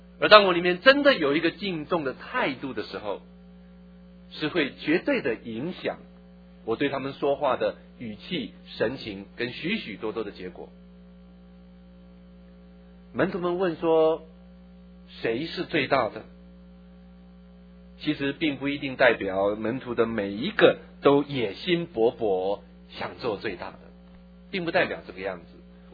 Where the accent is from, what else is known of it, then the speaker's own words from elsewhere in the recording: Taiwan; 我上班的头一年1983年，我的那个老板，他大概看见我是一个从台湾来的人